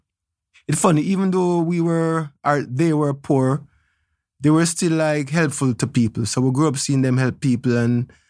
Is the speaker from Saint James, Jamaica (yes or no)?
no; Trenchtown, Kingston, Jamaica; born there; I was born in Trenchtown at my house. I wasn't born in a hospital.